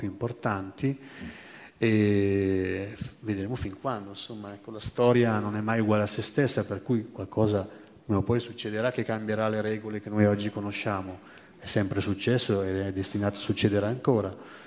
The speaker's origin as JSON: {"language": "Italian", "region": "Lombardy", "country": "Italy", "said": "io sono originario della Bergamasca"}